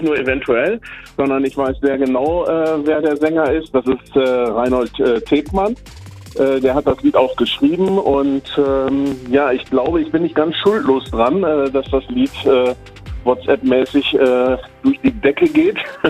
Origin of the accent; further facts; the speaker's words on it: Münster, North Rhine-Westphalia, Germany; Naja, fließend nicht unbedingt, aber ich bin aufgewachsen in Pluggendorf.